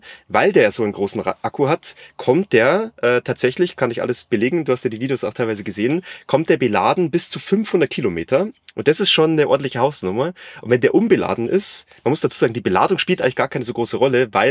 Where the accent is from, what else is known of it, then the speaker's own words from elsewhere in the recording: Bavaria, Germany; now in East Frisia, Germany; ich komme ursprünglich aus dem Südosten von Bayern, deswegen bin ich auch nach Ostfriesland gezogen